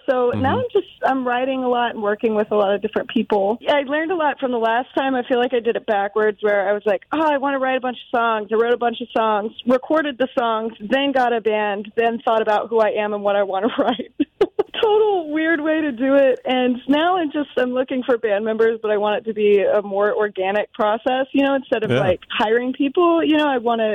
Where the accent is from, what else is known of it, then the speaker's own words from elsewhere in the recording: Pensacola, Florida, United States; now in New York, United States; I'm from Florida, on the Gulf Coast, Pensacola, Florida.